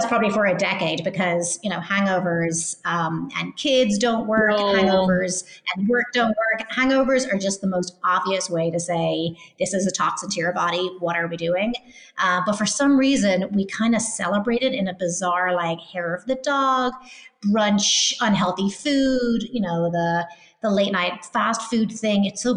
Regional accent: Ireland; I mean, actually, I'm originally Irish

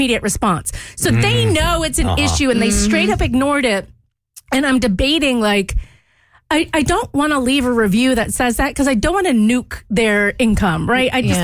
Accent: Georgia, United States; also born or lived in Louisiana; Now, I grew up in Georgia and Louisiana, so I've learned to like live symbiotically or in harmony kind of with the spiders.

